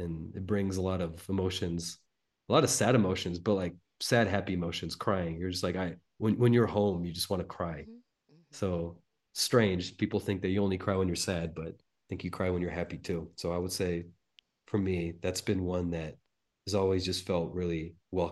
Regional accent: North Carolina, United States; now in Tepoztlan, Mexico; But this little small magical town that I'm living at in Mexico felt more like home than the place where I grew up in North Carolina, strangely.

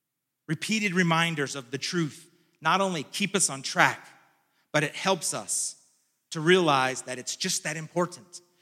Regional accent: California, United States; I was even treated like an outsider because I was from California.

